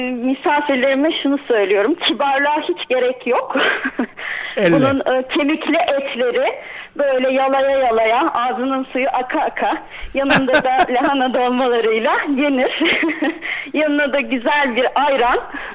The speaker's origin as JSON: {"language": "Turkish", "town": "Kardzhali", "region": "Kardzhali Province", "country": "Bulgaria", "said": "Bulgaristan'dayken Kırcalılıyız biz. Hı hı. Kırcalılı'nın Akpınar köyünden."}